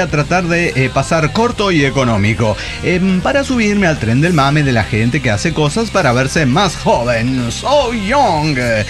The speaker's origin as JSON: {"language": "Spanish", "country": "Ecuador", "moved": "yes", "lives_now": "Mexico", "said": "Yo originalmente soy de Ecuador, por si no saben mi currículum vitae."}